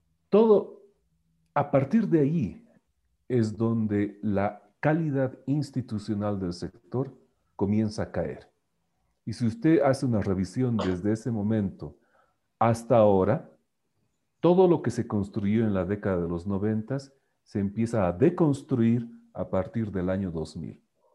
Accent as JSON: {"language": "Spanish", "country": "Bolivia", "said": "Lo que hicimos como bolivianos hace 20 años atrás"}